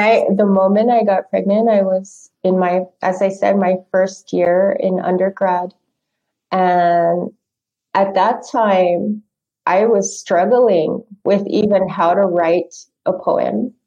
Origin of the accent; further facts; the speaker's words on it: Phoenix, Arizona, United States; also born or lived in Four Corners; We moved a lot. I grew up mostly in the Southwest, in the Phoenix Valley and in the Four Corners area. So that's where I grew up.